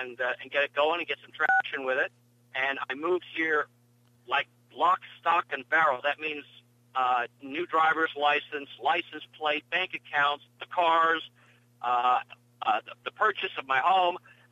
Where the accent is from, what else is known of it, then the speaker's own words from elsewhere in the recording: Los Angeles, California, United States; Los Angeles, specifically the Pacific Palisades, and most of my life has been around the water.